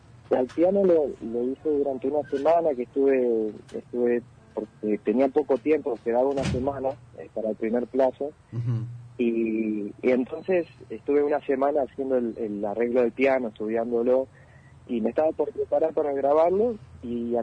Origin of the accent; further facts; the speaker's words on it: Paraná, Entre Ríos, Argentina; now in Santa Fe, Argentina; Así es, hace un año vivo en Santa Fe. Ahora mismo igual estoy en Paraná todavía.